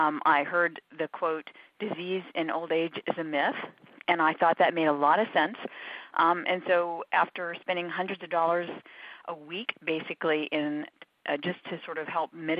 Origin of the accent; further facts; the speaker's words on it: Hawaii, United States; I grew up in Hawaii, and I did a lot of body surfing and was just always outside, walking, running, jogging for fun.